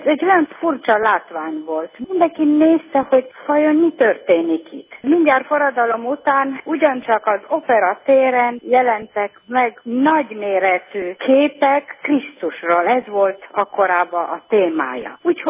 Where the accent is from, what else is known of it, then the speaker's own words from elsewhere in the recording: Timișoara, Timiș County, Romania; Mivel én is temesvári vagyok